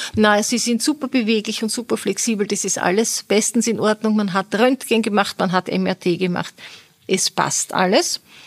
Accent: Vienna, Austria; born there; now in Feldkirch, Austria; ich bin gebürtige Wienerin und vor 3 Jahren und ein bisschen was mit meinem aus Feldkirch stammenden Mann von Wien nach Feldkirch gezogen.

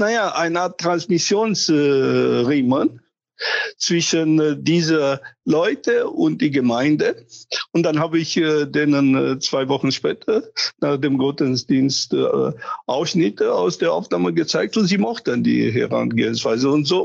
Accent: Romania; born there; German is a second language; Ja, ich bin gebürtiger Rumäner

